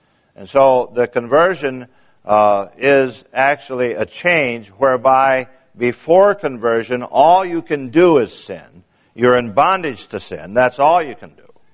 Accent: New York, United States; But I was raised in the Finger Lakes area of the state of New York, up in central New York, and I was raised very near one of those lakes.

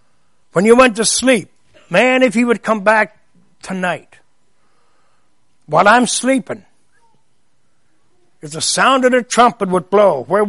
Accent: New York, United States; Where I grew up in New York State, we had a lot of snow.

